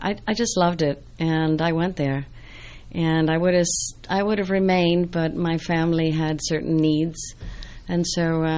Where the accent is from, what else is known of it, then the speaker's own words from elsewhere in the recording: United States; born there; And I thought it was a great mistake that I was born in America. I should have been born in Paris.